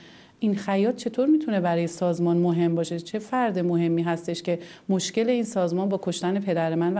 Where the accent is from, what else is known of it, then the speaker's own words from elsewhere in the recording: Tehran, Tehran Province, Iran; born there; در یک خانواده تقریبا مذهبی و متوسط و در شهر تهران متولد شدم.